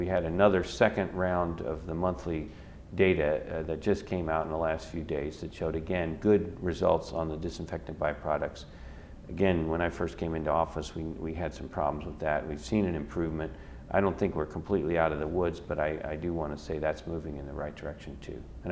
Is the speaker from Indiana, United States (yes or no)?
yes; Indiana, United States; born there; When I was born in Indiana, I'm told there were about 10,000 deer.